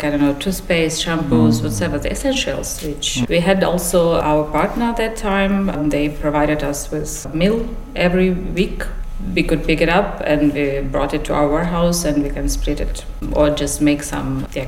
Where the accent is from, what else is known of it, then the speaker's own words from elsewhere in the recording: Kharkiv, Kharkiv Oblast, Ukraine; English is a second language; Yeah, it changed a lot because I'm originally from Kharkiv.